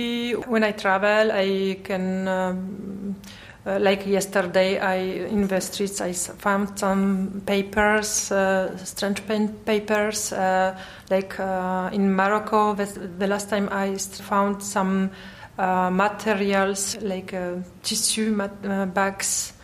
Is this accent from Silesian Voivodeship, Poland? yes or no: yes; Zawiercie, Silesian Voivodeship, Poland; English is a second language; But I was born in 77. So we were also all the time with this communist period in one shared building all together with a small city, Zawiercie.